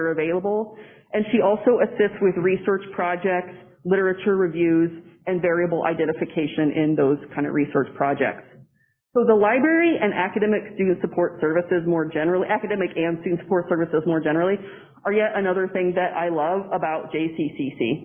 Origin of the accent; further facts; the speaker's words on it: Lawrence, United States; We are both from Lawrence.